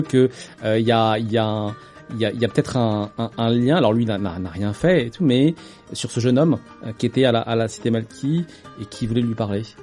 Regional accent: Algiers, Algiers Province, Algeria; c'est une bibliothèque très éclectique dans laquelle j'ai grandi à Alger.

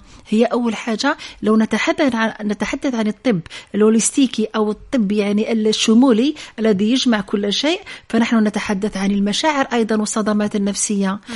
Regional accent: Zoui, Khenchela Province, Algeria; also born or lived in Algiers; أصولي هي من جبال أوراس وهي من منطقة زوي حيث يعني مع أنني من مواليد العاصمة القبة لكن أصولي الحقيقية وأجدادي يعني كلهم يعني من نزوي هي منطقة يعني التي تعلمت فيها رعي الغنم والتي يعني تأصلت فيها والتي صقلت شخصيتي

